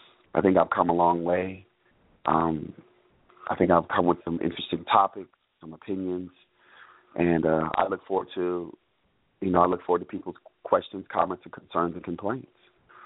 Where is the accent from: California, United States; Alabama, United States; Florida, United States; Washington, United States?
Florida, United States; Miami; also born or lived in Atlanta; and I'm from Atlanta, born and raised in Miami, Florida. So I've lived in big cities all my life